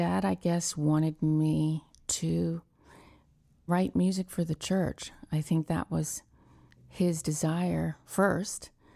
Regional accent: Conover, North Carolina, United States; born there; I was born in Newton, Conover, North Carolina on August 22nd, 1963.

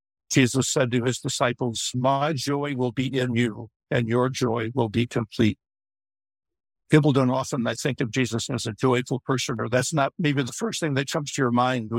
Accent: Chicago, Illinois, United States; I grew up in Chicago also and born and raised there

